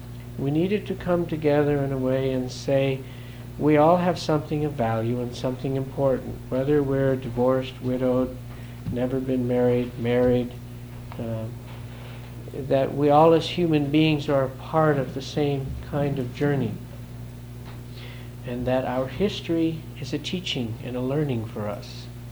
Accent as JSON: {"language": "English", "town": "Tacoma", "region": "Washington", "country": "United States", "said": "I'm from Tacoma."}